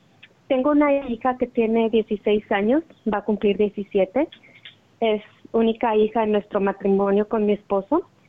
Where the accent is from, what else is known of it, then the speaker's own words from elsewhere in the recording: Mexico; yo fui criada en México con una educación un poco estricta por parte de mi papá.